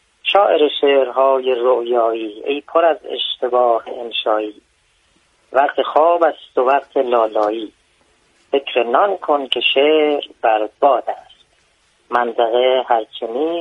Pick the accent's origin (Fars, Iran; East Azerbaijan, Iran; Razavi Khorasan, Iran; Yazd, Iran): Fars, Iran; Darab; من اصالتا فارسی هستم، داراب.